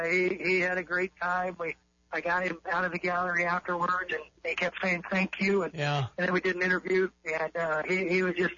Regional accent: Taylorville, Illinois, United States; I introduced her to my guest, Fire Chief Mike Cruz from my hometown of Taylorville

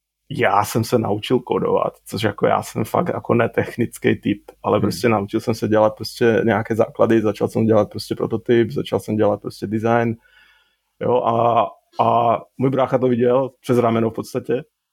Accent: Košice, Košice Region, Slovakia; now in Prague, Czechia; Já jsem teda z Košic, ale 20 let žiju v Praze

